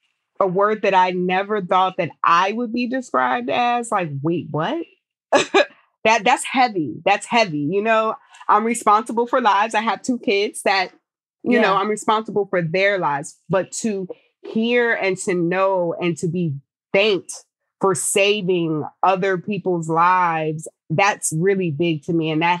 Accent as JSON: {"language": "English", "town": "Abilene", "region": "Texas", "country": "United States", "tie": "born there", "also_born_or_lived": "New Jersey / New York", "lives_now": "Maryland, United States", "said": "So I'm an Air Force brat. My family lived in New Jersey, New York. I was born in Abilene, Texas."}